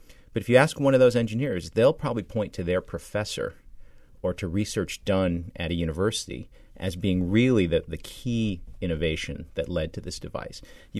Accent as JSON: {"language": "English", "town": "Ames", "region": "Iowa", "country": "United States", "tie": "born or raised there", "said": "I grew up in Ames, Iowa, and my address was Rural Route 1 out in the country"}